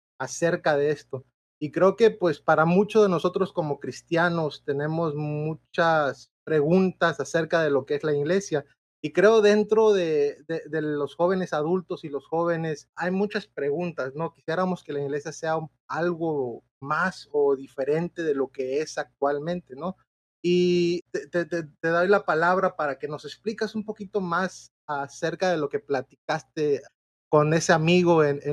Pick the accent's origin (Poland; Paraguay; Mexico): Mexico; northern Mexico; somos adventistas y nosotros somos igual de México del Norte